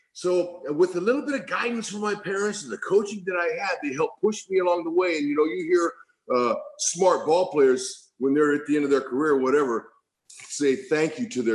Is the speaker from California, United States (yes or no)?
yes; California, United States; I'm from California, young kid, I didn't know anything.